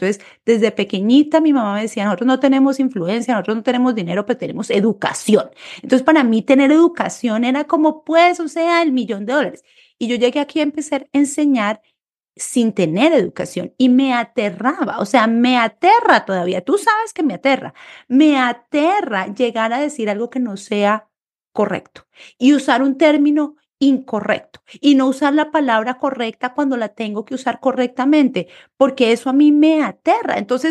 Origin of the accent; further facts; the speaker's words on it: Colombia; cuando yo me crié en Colombia